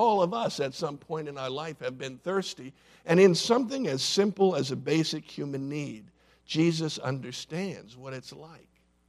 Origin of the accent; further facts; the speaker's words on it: Williamsport, Pennsylvania, United States; I took a bike ride from Pittsburgh to my hometown of Williamsport.